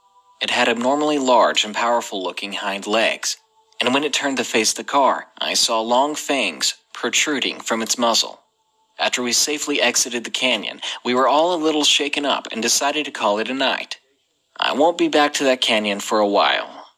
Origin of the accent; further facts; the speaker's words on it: Nevada, United States; I'm Native American, and I live in northern Nevada, in a rural area, so I grew up near animals and the outdoors.